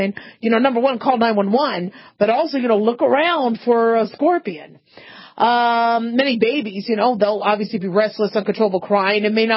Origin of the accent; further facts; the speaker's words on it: Southwest, United States; And I grew up in the Southwest, so we always had scorpions running around the house.